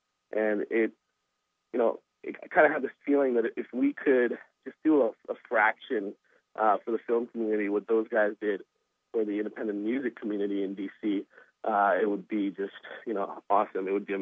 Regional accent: Silver Spring, Maryland, United States; Yeah, I grew up in Silver Spring area, Randolph Road, New Hampshire Avenue, Kennedy High School area.

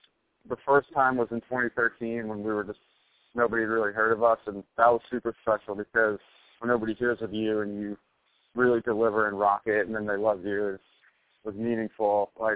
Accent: New Orleans, Louisiana, United States; talking about how we're from New Orleans

